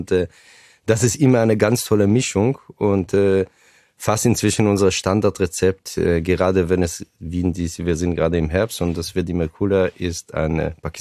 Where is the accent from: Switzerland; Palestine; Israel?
Israel; German is a second language; now in Germany; Und mit 18 habe ich das Kibbutz verlassen